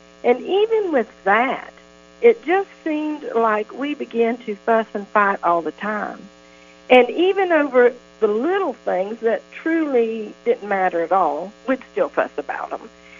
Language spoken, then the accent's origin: English; Florida, United States; I was born and raised in Florida.